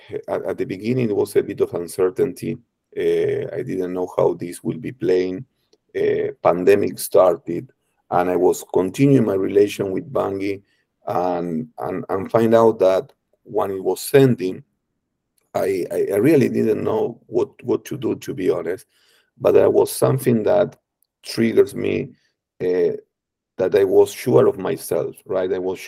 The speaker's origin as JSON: {"language": "English", "town": "Rosario", "region": "Santa Fe", "country": "Argentina", "tie": "born there", "also_born_or_lived": "New York", "second_language": "English", "said": "I was born in Argentina, in Rosario, where is the very close to the grain exports corridors here in Argentina. And then in 2011, I moved to New York, and I lived there for 10 years."}